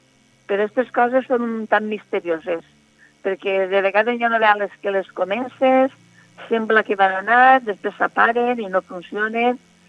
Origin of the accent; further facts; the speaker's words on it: Valencian Community, Spain; una dona com jo, que em sent de la Marina, que sóc part de la Marina, que veig el món des de la Marina